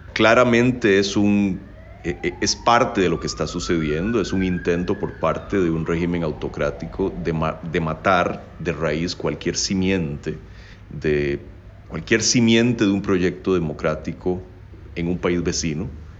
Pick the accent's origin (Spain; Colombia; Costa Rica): Costa Rica; con los que yo crecí en Costa Rica.